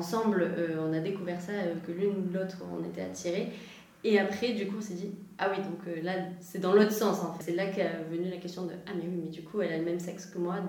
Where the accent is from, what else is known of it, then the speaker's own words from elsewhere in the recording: Occitanie, France; Alors moi j'ai grandi à côté de Toulouse, à une heure de Toulouse plus exactement, dans un petit village dans les Pyrénées. Voilà, et après j'ai voyagé un petit peu plus, je suis allée faire mes études à Grenoble et maintenant je suis à Paris.